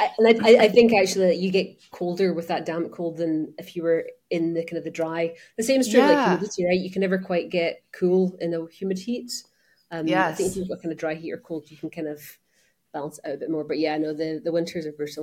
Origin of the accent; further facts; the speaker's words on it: Glasgow, Scotland, United Kingdom; also born or lived in London; I'm originally from Glasgow. I did spend a lot of time in London, which I think is the reason that my accent's not maybe quite as strong as it might be. I'm currently in quite a sort of humid and warm Barcelona for the summer.